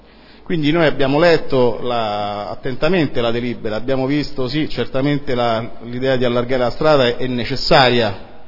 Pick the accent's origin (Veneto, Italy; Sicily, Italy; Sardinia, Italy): Sardinia, Italy; Sono sardo, quindi ogni tanto qualcosa mi passa e qualcosa esce fuori.